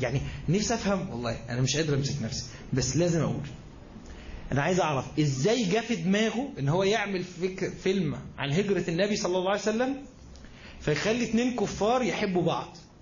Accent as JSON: {"language": "Arabic", "country": "Egypt", "said": "زي احنا مثلا كمصريين"}